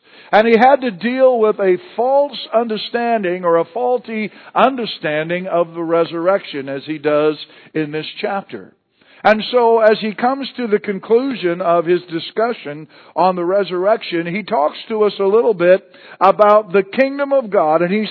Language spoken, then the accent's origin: English; Montana, United States; When I was growing up in Montana, we never even locked the front door.